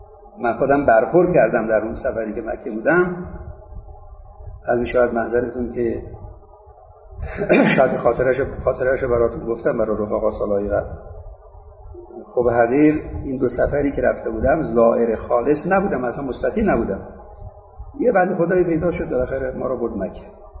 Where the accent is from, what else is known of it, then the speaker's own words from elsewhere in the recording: Iran; ما ایرانی هستیم